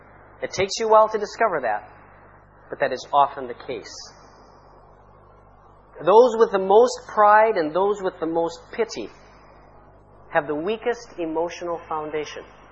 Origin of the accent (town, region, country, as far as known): Canada; born or raised there; now in Egypt